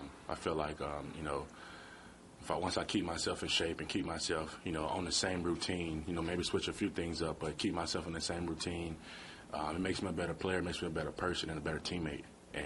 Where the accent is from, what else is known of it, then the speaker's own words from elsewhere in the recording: Yazoo City, Mississippi, United States; My hometown did a few special things for me. They had a hometown parade. They did. They named the longest street in Yazoo City after me, which is really special.